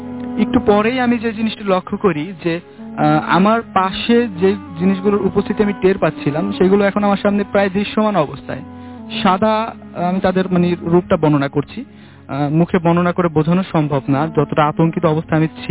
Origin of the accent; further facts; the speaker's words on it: Rajoir, Dhaka Division, Bangladesh; আমি মাদারীপুর জেলার রাজৈর উপজেলা থেকে এসেছি।